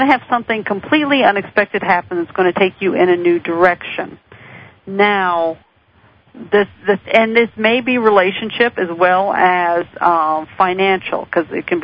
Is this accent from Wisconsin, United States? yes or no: no; Washington, District of Columbia, United States; born there; now in Northern Virginia, United States; I live in Northern Virginia. I was born in Washington, D.C. myself.